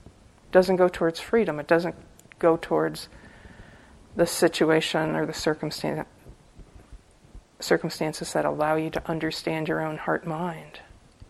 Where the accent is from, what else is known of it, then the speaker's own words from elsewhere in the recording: Ireland; you started up with me, I'm Irish, and I'm going to finish it.